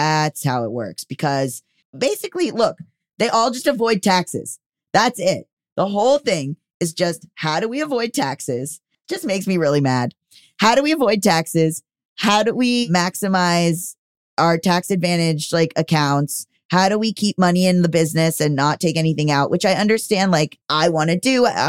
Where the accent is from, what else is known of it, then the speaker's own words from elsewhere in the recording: Florida, United States; my parents live in Florida. I come from Florida. Florida news is always going to get me.